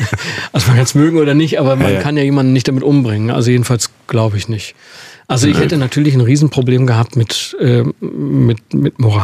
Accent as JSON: {"language": "German", "town": "Düsseldorf", "region": "North Rhine-Westphalia", "country": "Germany", "said": "Als Düsseldorfer, wenn man in den 60er Jahren geboren ist"}